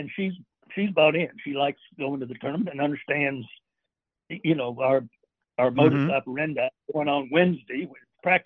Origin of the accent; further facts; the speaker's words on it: Monterey, California, United States; born there; I was born in Monterey, California, Pacific Grove, specifically Fort Ord.